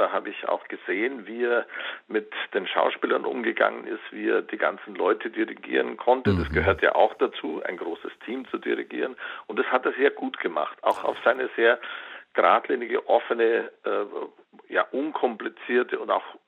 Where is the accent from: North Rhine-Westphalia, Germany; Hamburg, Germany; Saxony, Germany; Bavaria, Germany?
Bavaria, Germany; ich bin in Oberbayern aufgewachsen